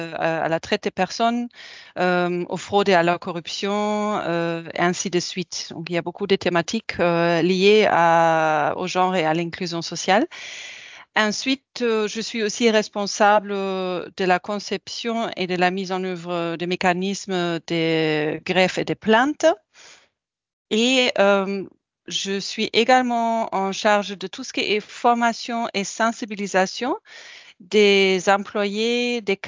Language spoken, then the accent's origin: French; Germany; French is a second language; moved away as an adult; now in Senegal; Je suis une Allemande, je suis mère de trois garçons, j'habite au Sénégal